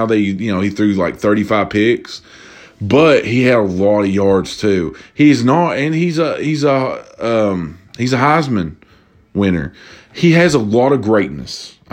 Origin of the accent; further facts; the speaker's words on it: Kentucky, United States; my dad's a big Kentucky basketball fan and I'm from Kentucky and I sell Kentucky merchandise.